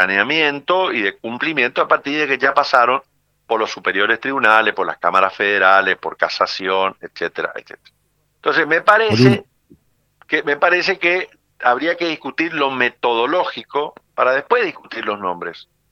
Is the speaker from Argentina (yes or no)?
yes; Argentina